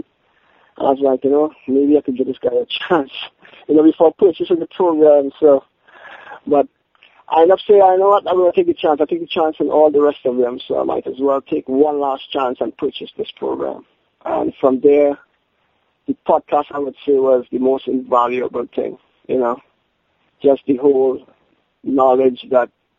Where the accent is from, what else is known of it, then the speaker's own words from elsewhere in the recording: Trinidad & Tobago; back home, you know, in Trinidad. Well, I'm from the Caribbean, so.